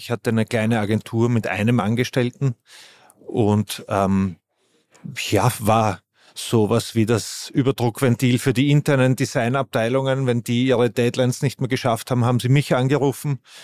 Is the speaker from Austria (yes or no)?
yes; Vienna, Austria; Ich bin Wiener, ja.